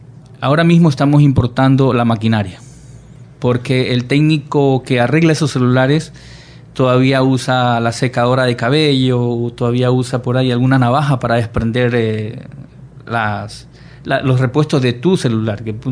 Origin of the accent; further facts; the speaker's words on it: Machala, El Oro, Ecuador; vivía en Machala, yo soy de Machala.